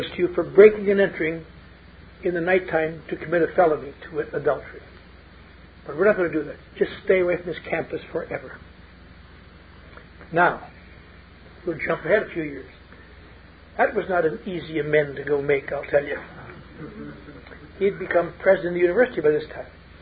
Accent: Eau Claire, Wisconsin, United States; I had gone back to speak at the annual dinner in my hometown of Eau Claire.

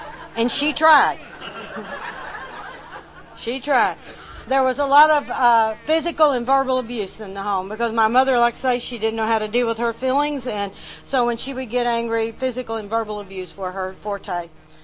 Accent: Arkansas, United States; Now, I'm from Arkansas. We don't have that kind of snow.

